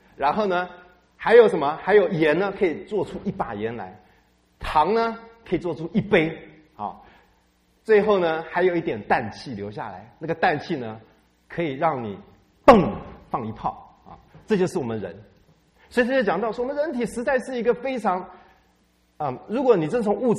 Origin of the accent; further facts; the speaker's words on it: China; 我们中国人常常把我们的身体呢用三个字来代表啊